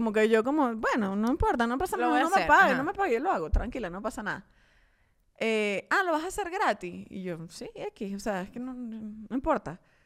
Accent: Venezuela; lo cual es difícil para uno como venezolano

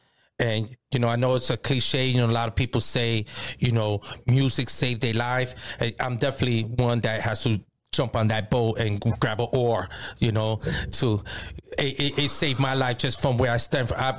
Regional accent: New York City, New York, United States; Well, I grew up, I was born and raised in the Bronx. So I'm a Bronx guy.

